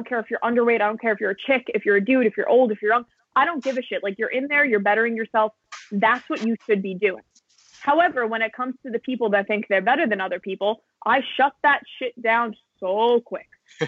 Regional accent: New York, United States; So as a New Yorker, I'm a ball buster.

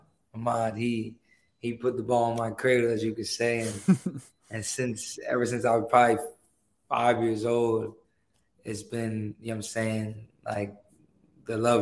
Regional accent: New York, United States; I love hot sauce. I'm from New York.

